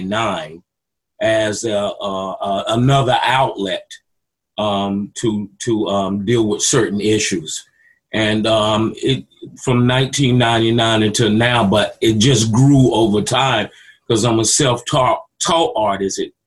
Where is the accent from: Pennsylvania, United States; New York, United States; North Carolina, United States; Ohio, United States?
North Carolina, United States; born there; I was born in North Carolina in 1962.